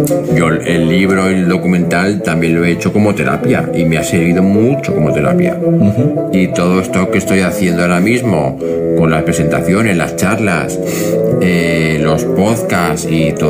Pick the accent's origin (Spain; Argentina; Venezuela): Spain; Zaragoza, Aragon; yo soy de Zaragoza. Fui a Zaragoza y la sede de la asociación está justo en la calle, en la misma calle donde yo me crié, en casa de mis abuelos, justo al lado del portal.